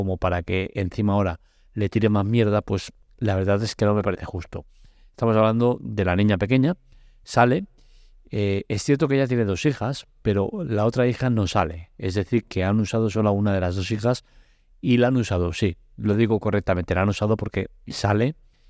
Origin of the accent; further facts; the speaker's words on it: Barcelona, Catalonia, Spain; me toca de cerca porque yo soy de Barcelona